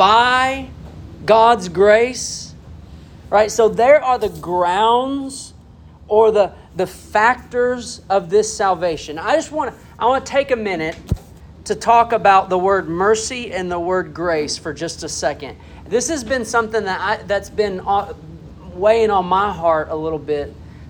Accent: Arkansas, United States; and maybe it's because we're from Arkansas, and we talk a little different in Arkansas.

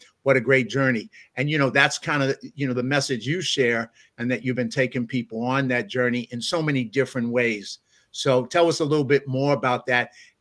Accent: Bronx, New York, United States; growing up in the South Bronx, I had a couple of maybe unconscious and then conscious mentors

